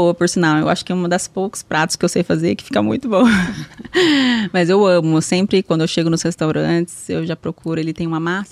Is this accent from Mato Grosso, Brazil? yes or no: yes; Poconé, Mato Grosso, Brazil; Sou de Poconé, nascida, criada, tenho muito orgulho da minha terra, gosto bastante de Poconé.